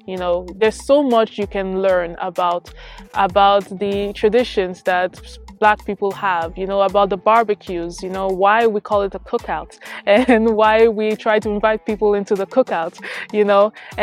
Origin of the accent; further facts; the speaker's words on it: Lagos, Nigeria; first language Yoruba; I am from Africa, specifically I'm from Nigeria. I'm part of the Yoruba tribe. So that means that I pretty much grew up in Lagos and Oja State, and I speak Yoruba.